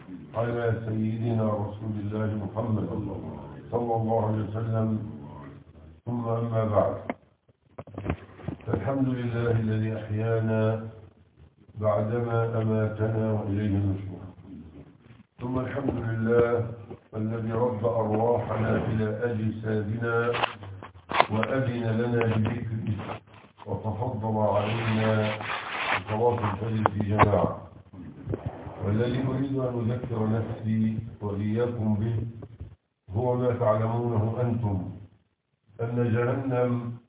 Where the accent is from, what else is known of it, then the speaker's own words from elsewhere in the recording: Egypt; وبما أن بلادنا مصر من أفضل البلاد جوا واعتدالا